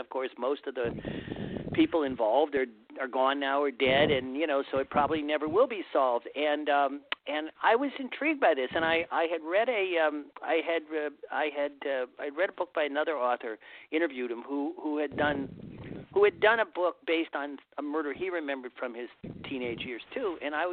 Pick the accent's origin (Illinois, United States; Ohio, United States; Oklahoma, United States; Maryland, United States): Ohio, United States; Cleveland; So I grew up in Cleveland, Ohio, suburban Cleveland, Ohio, really nice, crime-free suburban neighborhood